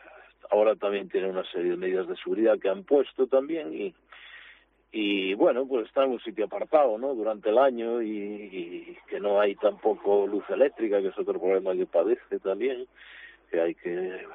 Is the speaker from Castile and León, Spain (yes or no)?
no; Galicia, Spain; somos gallegos